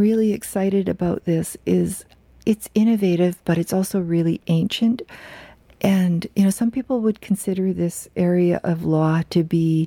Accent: British Columbia, Canada; I'm Kwagilt from Northern Vancouver Island.

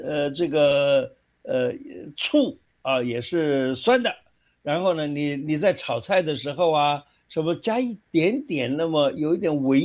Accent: Taiwan; 你看，我们台湾人啊，有一个这个，就是有个习俗啊

